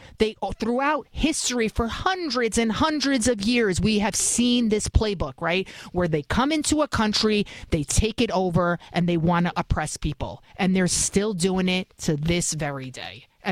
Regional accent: New York, United States; I'm disgusted with New York. I wouldn't live here if I didn't have my entire family

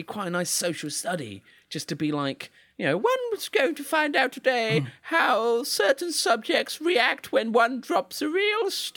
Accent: England, United Kingdom; That's my duty as an Englishman to not highlight our...

